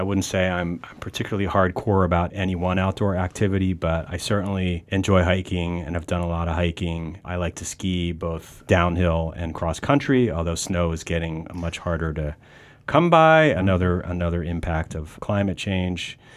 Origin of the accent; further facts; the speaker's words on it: Pennsylvania, United States; I mean, you know, I grew up in Pennsylvania. I never thought or worried about tornadoes